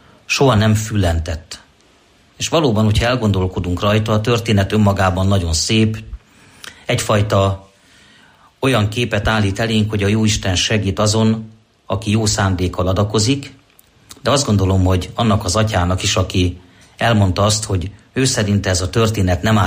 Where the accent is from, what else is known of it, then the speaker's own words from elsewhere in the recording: Sárospatak, Borsod-Abaúj-Zemplén, Hungary; born there; és Sárospatak az a város, ahol én magam is születtem, és ahol az esztendők során magamba szívtam Árpádházi Szent Erzsébetnek a tiszteletét.